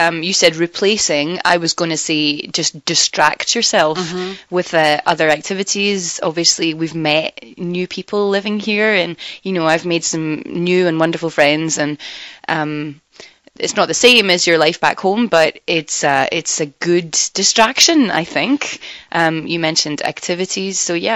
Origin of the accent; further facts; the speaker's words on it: Scotland, United Kingdom; From our home countries. I'm from Scotland, and you're from Venezuela.